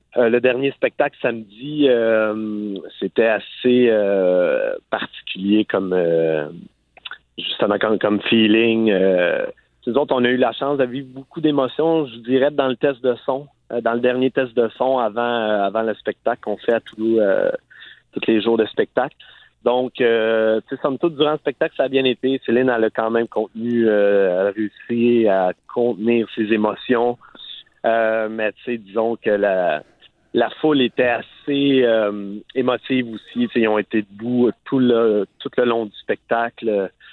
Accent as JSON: {"language": "French", "town": "Saint-Maurice", "region": "Quebec", "country": "Canada", "tie": "born or raised there", "also_born_or_lived": "Trois-Rivières", "said": "Je suis né à l'hôpital de Trois-Rivières, mais j'ai grandi à Saint-Maurice."}